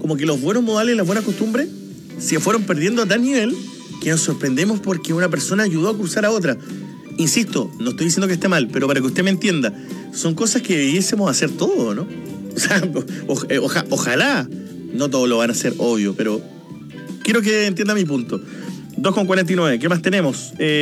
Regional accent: Magallanes, Chile; los que somos de Magallanes conocemos

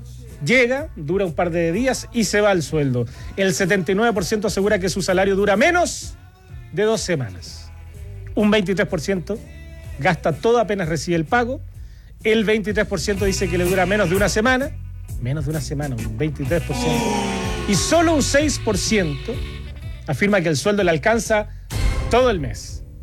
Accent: Retiro, Maule, Chile; Oriundo, lo que somos oriundo de Retiro. Aguante, Retiro.

